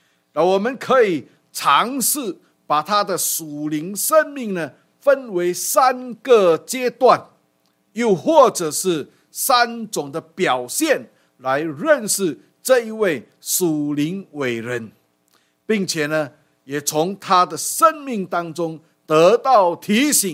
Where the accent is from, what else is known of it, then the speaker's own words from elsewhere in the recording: China; 好像我们中国人啊，有姓、有名、有字、有号，还很多。